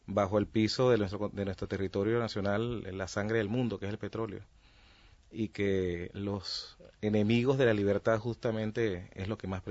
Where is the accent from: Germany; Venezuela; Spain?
Venezuela; Yo como venezolano y como músico, por supuesto que crecí escuchando